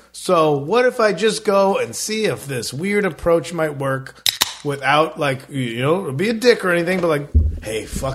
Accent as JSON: {"language": "English", "region": "Midwest", "country": "United States", "said": "I don't have an accent like, or nothing. I'm from the Midwest, so we don't got no accents up there."}